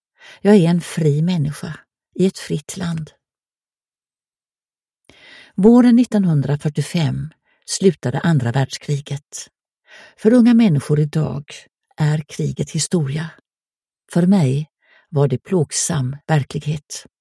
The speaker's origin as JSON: {"language": "Swedish", "town": "Kisvárda", "region": "Szabolcs-Szatmár-Bereg", "country": "Hungary", "tie": "born or raised there", "second_language": "Swedish", "lives_now": "Sweden", "said": "Jag är född i Kirschwarda. Jag skulle åter få besöka min älskade hemstad."}